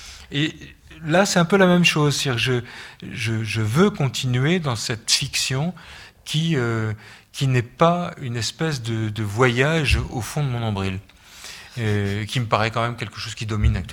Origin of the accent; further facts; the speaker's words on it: Brittany, France; je suis breton, je suis né près de la mer.